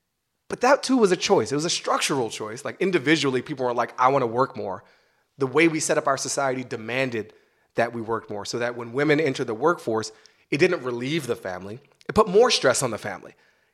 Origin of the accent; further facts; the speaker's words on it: New York, United States; Yeah, like, as a New Yorker, you could have gone to the movies with an attorney general